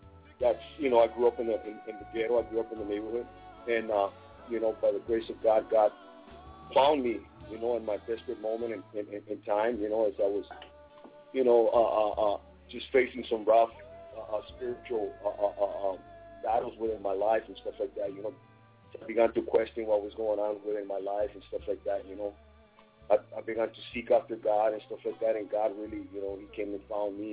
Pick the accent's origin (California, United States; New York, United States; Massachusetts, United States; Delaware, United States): California, United States; Oceanside; now in Tijuana, Mexico; I was brought up in Oceanside, California, born right here in Tijuana, taken over to the States every, you know, ever since I was a kid.